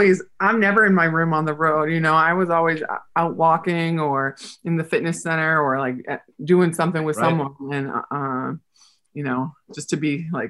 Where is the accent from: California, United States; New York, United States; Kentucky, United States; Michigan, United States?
New York, United States; New York City; I grew up in New York City and my dream comes true.